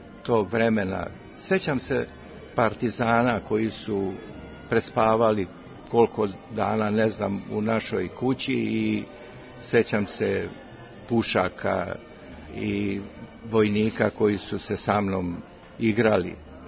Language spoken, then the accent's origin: Serbian; Gornja Vranjska, Central Serbia, Serbia; also born or lived in Šabac / Belgrade; Moji roditelji su zemljoradnici. Ja sam rođen u Gornjem Vranjskoj kod Šapca. U Šapcu sam završio gimnaziju, studirao sam u Beogradu, tako da sam ceo život proveo na relaciji Beograd i Šabac. Ja sam danas Beograđanin sa Đorđola, a živim u Vranjskoj.